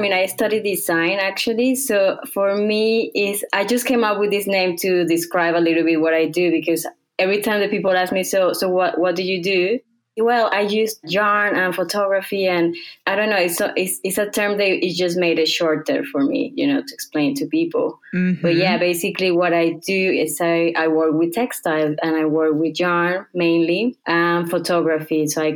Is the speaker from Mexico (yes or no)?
yes; Mexico; I'm originally from Mexico.